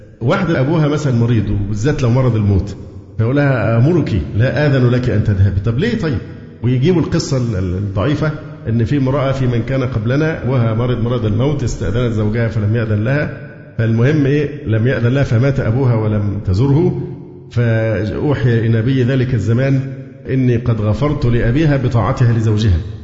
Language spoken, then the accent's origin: Arabic; Egypt; والعنوسه عندنا في مصر اصبحت رقم مذهل مذهل